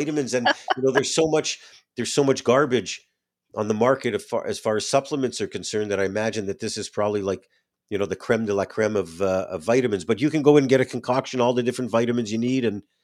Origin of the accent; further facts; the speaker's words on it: Canada; now in United States; as a Canadian, well, I'm an American now. I share that with the audience since 2007.